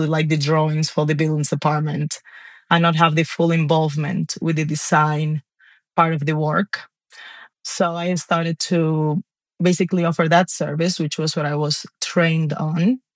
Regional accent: Nagua, María Trinidad Sánchez, Dominican Republic; I am from the Dominican Republic, and I grew up in a small town in the north called Nagua.

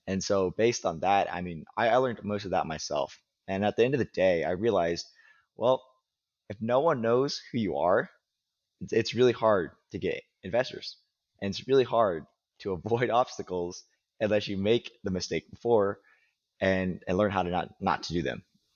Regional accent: Wichita, Kansas, United States; So I was based out here in the Midwest. I grew up in Wichita.

